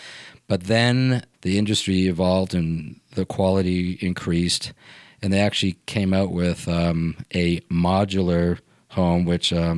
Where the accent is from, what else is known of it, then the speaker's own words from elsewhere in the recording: Toronto, Ontario, Canada; I grew up in Toronto